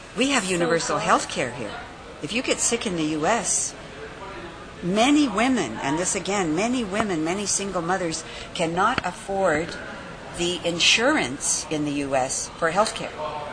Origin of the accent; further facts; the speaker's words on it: Canada; born there; I was born in Canada.